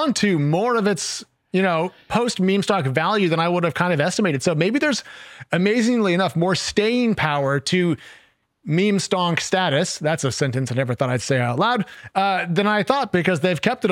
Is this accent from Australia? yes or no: yes; Australia; I'm Australian.